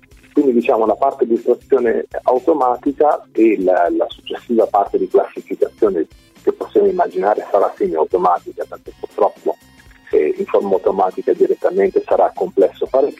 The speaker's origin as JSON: {"language": "Italian", "region": "Marche", "country": "Italy", "said": "io provengo dalle Marche, avevo, insomma, diciamo, una particolare attenzione."}